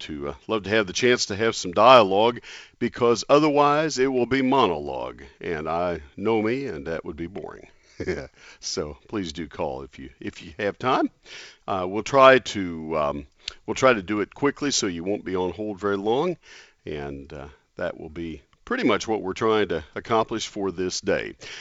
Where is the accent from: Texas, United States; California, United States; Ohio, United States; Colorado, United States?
Texas, United States; College Station; now in Dallas–Fort Worth, United States; I grew up in College Station, and it was around.